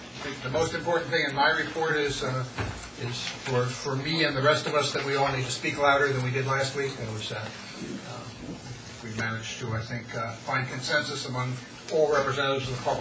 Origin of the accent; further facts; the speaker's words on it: New Jersey, United States; I'm a public member. I'm from Mercer County.